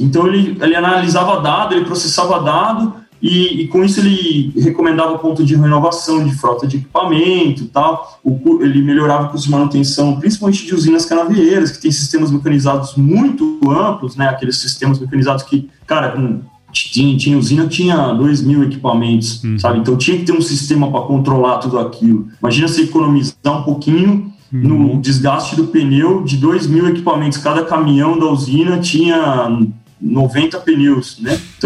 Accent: São Paulo, Brazil; Eu sou um cara que nasci em São Paulo, cresci em São Paulo.

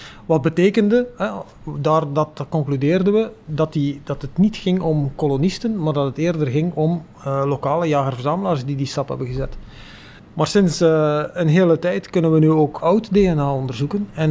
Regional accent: Bruges, West Flanders, Belgium; Maar ik ben afkomstig uit Brugge

